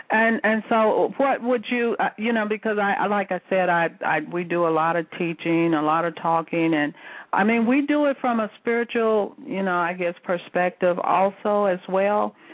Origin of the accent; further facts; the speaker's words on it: St. Louis, Missouri, United States; I remember growing up, I grew up in St. Louis